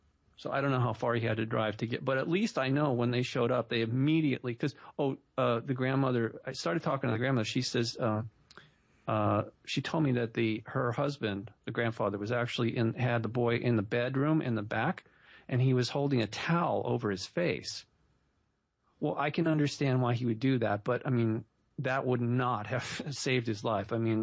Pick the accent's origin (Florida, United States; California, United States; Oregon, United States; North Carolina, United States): California, United States; Malibu; growing up in Malibu, there's a lot of ticks out there.